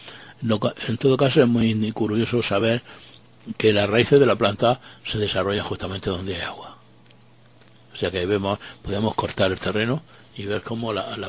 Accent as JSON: {"language": "Spanish", "country": "Spain", "tie": "born or raised there", "said": "yo recuerdo cuando era chaval, aquí en España mismo había muchas fincas por ahí en el campo"}